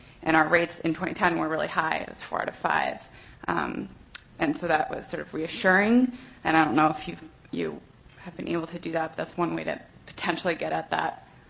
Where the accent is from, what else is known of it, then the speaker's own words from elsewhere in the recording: Vermont, United States; from Vermont.